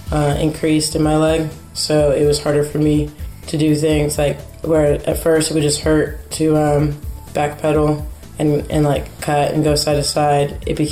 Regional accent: Houston, Texas, United States; I'm from Houston.

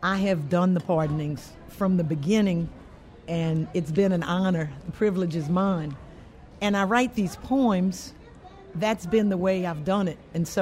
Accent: Louisiana, United States; I'm from South Louisiana. I grew up on the bayou, and we have pet turtles, and we eat turtle soup.

